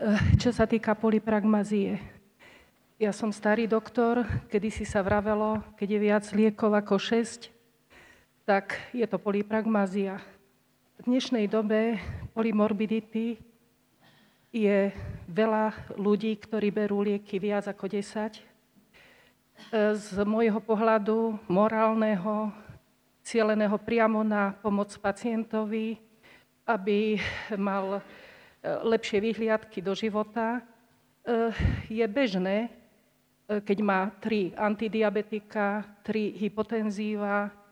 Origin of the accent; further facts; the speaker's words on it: Martin, Žilina Region, Slovakia; Dobrý deň, ja som internista z Martina.